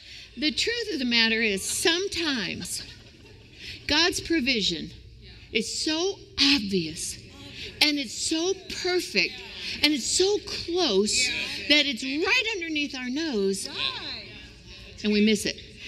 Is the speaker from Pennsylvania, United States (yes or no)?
no; Florida, United States; I grew up in Florida. I wouldn't put a toe in the water for all the tea in China.